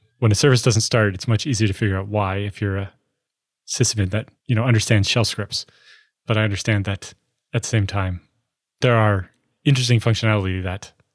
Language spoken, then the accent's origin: English; Canada; Because I'm Canadian, yes.